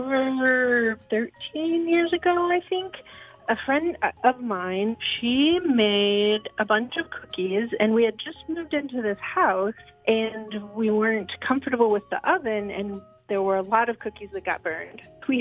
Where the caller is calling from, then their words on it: Toledo, Ohio, United States; I am calling from Toledo, Ohio.